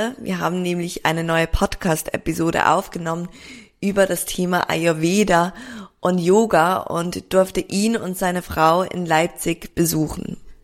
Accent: Switzerland; ich komme aus der Schweiz

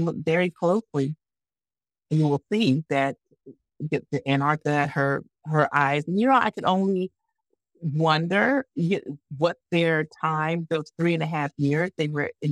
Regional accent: Montgomery, Alabama, United States; this whole story that took place in my hometown, Montgomery, Alabama

